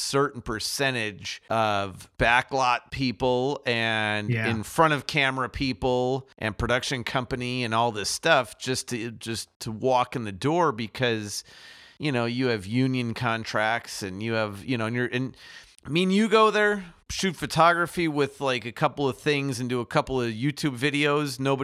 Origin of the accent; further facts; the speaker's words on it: Chicago, Illinois, United States; I mean, growing up in Chicago and stuff, it was always Saturdays.